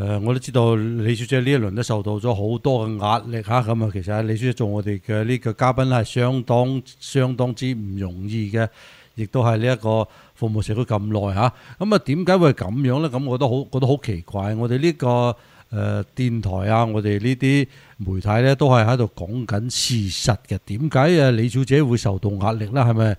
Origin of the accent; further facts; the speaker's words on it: Taishan, Guangdong, China; 我都是台山人。